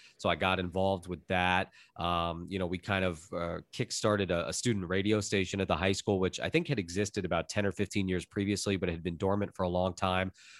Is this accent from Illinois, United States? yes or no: no; Florida, United States; And then it was, you know, reaching out to the local sports network where I grew up in South Florida